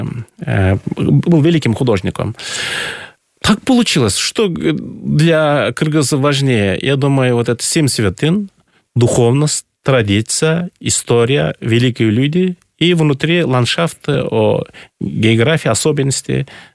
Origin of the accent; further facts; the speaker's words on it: Kaindy, Chüy Region, Kyrgyzstan; Вот я родом с Чуйской долины, село Каинда. Это главное село, откуда начинается Чуйская долина, со стороны востока. Первое село.